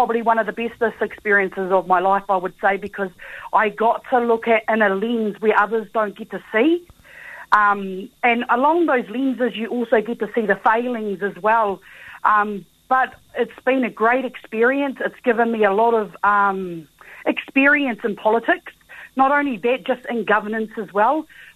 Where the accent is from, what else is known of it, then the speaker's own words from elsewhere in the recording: Taupiri, Waikato, New Zealand; Born and bred in Taupiri. My whānau live in Taupiri. We've got a homestead in Taupiri. So, yeah, Taupiri is where I come from.